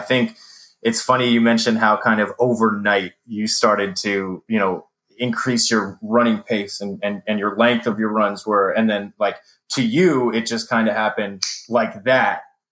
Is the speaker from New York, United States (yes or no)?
yes; New York, United States; And like, I grew up in New York, right?